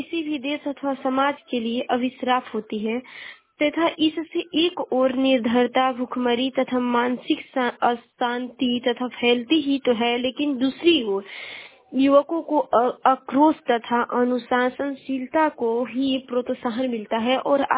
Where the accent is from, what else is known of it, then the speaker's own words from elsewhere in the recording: Ballia, Uttar Pradesh, India; मैं बलिया जिले की निवासी हूँ।